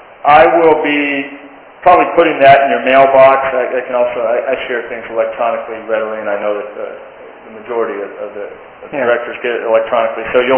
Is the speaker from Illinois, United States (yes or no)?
no; Long Beach, California, United States; Well, we're from the Long Beach area, so she'll be down there.